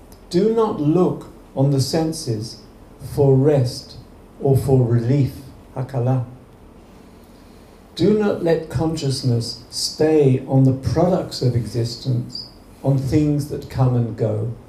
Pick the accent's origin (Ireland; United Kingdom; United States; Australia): United Kingdom; England; being very English in my bones, I'm really interested in what's going on there.